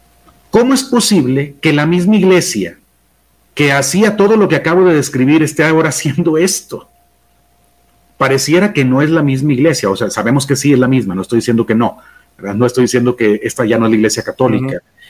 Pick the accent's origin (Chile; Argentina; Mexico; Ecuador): Mexico; Soy mexicano, soy sacerdote diocesano de la diócesis de Saltillo en México. Acabo de cumplir 50 años este mes